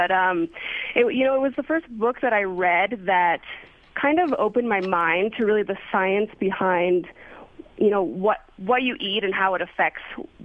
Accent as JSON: {"language": "English", "region": "Montana", "country": "United States", "lives_now": "Los Angeles, United States", "said": "it's actually surprising that I am vegan because I'm from Montana, which is like the meat country of the capital of the world."}